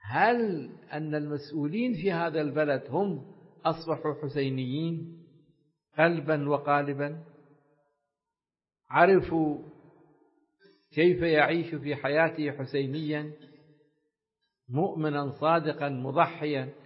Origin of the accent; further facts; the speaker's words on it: Iraq; في بلدنا العراق أيضا. العراق بلد الإمام الحسين